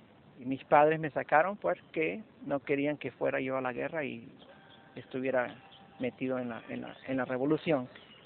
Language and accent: Spanish; Nicaragua; soy de Nicaragua. Los nicas somos muy parranderos y nos gusta hablar de una forma que comemos las S.